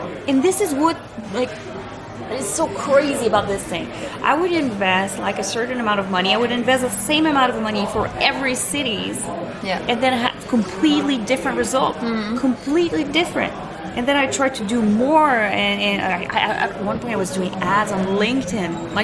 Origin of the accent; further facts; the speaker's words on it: Montreal, Quebec, Canada; now in Switzerland; I'm from Montreal, so I'm like, ha. It's very small here.